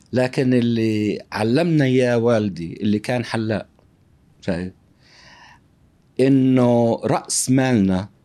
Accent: Jerusalem, Palestine; عشنا في غرفة واحدة في حارة السعدية في القدس، وأنا ولدت هناك في القدس، يعني في نفس الغرفة. 9 إخوة كنا في غرفة واحدة، يعني 7 إخوة ووالدي ووالدتي.

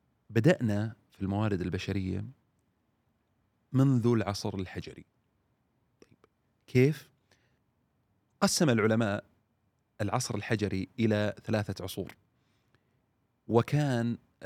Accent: Saudi Arabia; من غيرنا نحن كسعوديين يستطيع عمل هذا الشيء

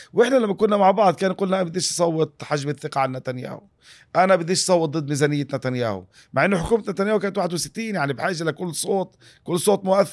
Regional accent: Palestine; شعبنا الفلسطيني بطل يا رجل

